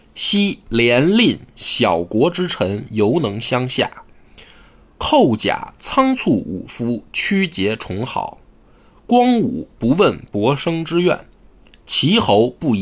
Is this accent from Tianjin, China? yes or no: no; Shandong, China; 这个鲁国，那我的故乡